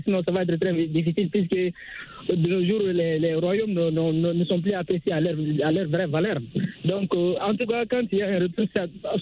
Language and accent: French; Mali; moi, je suis malien